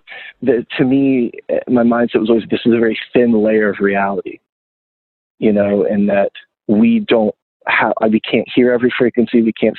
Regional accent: Florida, United States; now in Gainesville, United States; I moved to Gaines when my first 7-inch came out because I was from South Florida and like South Florida didn't really have like a punk scene or anything.

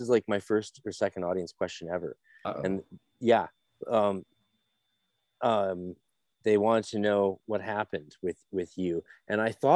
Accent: Ireland; Bitch, I'm Irish, man.

